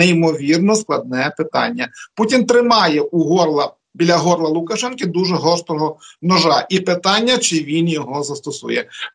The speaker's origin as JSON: {"language": "Ukrainian", "town": "Lviv", "region": "Lviv Oblast", "country": "Ukraine", "tie": "born or raised there", "said": "Бо і по моєму рідному Львові важкі ракетні удари здійснюються саме із території Білорусі."}